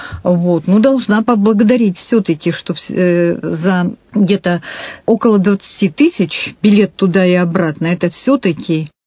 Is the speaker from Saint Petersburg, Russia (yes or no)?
no; Irkutsk, Irkutsk Oblast, Russia; когда узнавали, что вот я из Иркутска.